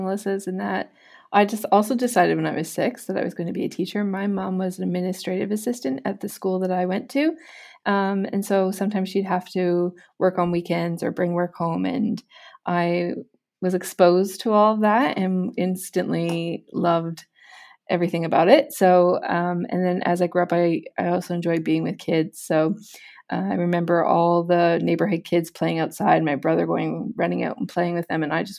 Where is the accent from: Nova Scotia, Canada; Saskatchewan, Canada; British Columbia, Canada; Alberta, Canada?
Alberta, Canada; I came back to live in Ontario because I grew up in Alberta to be closer to my family.